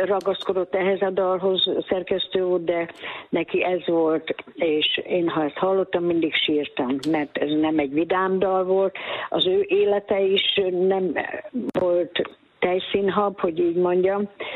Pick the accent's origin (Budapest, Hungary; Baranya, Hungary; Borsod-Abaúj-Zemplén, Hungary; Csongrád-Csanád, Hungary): Borsod-Abaúj-Zemplén, Hungary; Ónga; Csak mi gyerekek, tanyavilágba születtem én, Ongához 4 kilométerre. És ott dalolgattunk, a rokonságot, az egész tanya rokonság volt